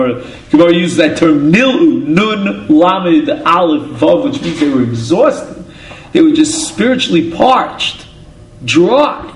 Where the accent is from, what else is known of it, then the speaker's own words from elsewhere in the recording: Israel; now in United States; I came from Eretz Yisrael. I went to yeshivas there. I didn't know anything. I was lost.